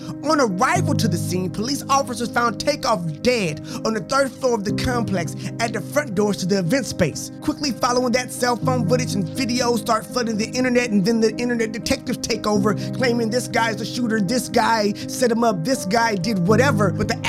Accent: Houston, Texas, United States; and I'm from Houston

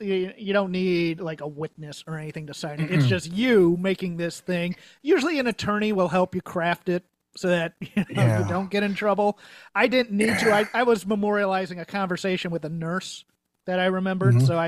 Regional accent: Virginia, United States; Brian grew up in North Carolina. I grew up in Virginia.

